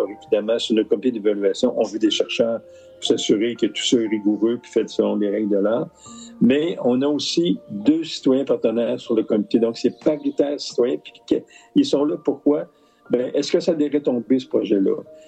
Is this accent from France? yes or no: no; Quebec City, Quebec, Canada; je suis de Québec